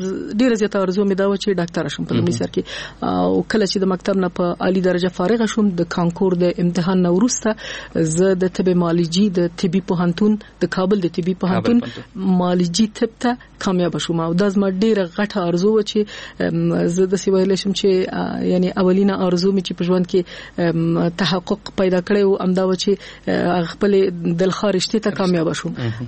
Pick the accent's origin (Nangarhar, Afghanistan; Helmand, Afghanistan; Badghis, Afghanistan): Nangarhar, Afghanistan; also born or lived in Kabul; زه د ننګرهار د ولایت یم اما زیږیدلی په کابل کې یم.